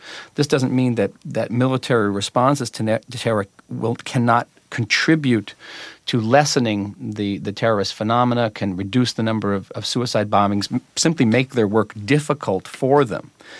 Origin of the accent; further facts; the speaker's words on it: United States; now in Israel; I feel a certain kind of onus in the sense that I moved to Israel. I was raised in the United States. That was my decision.